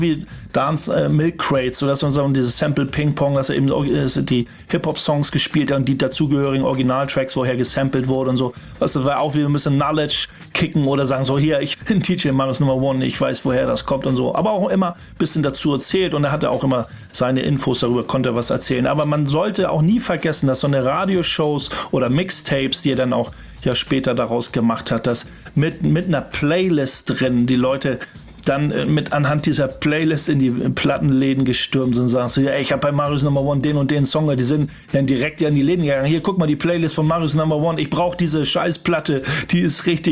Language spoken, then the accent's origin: German; Hamburg, Germany; Wir kommen aus Hamburg